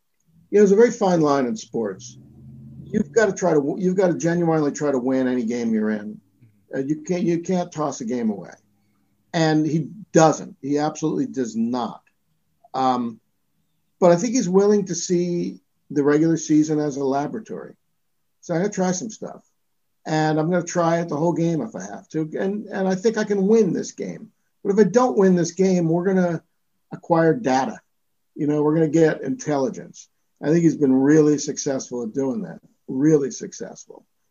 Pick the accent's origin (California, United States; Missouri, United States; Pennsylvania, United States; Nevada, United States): Pennsylvania, United States; Philadelphia; And I'm a Philadelphian, by the way.